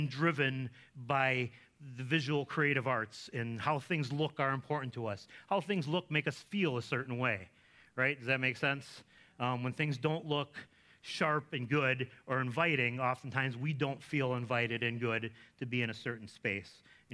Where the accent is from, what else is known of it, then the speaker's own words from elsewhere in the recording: Chicago, Illinois, United States; I grew up in the Chicago area, as did Carol. We went to high school together.